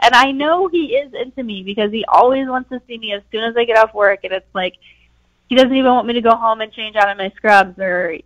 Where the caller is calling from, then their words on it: Chesapeake, Virginia, United States; Hi, Shaggy and Natalia. … I'm calling from Chesapeake.